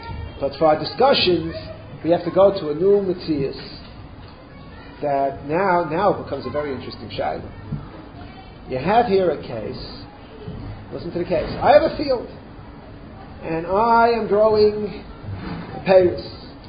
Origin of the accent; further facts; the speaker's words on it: Vineland, New Jersey, United States; I grew up in Vineland, in the farms.